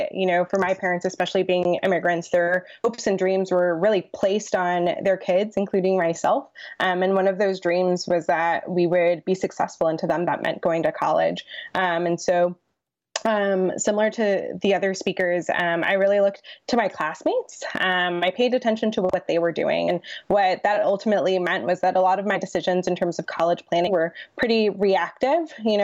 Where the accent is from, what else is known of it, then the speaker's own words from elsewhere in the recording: Lawrenceville, Georgia, United States; I'm from Lawrenceville, Georgia, and I went to school at Brookwood High School